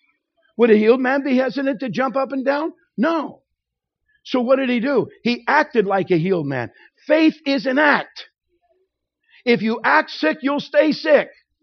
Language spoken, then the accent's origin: English; Kentucky, United States; Right? We're from Kentucky. You call Mom and them.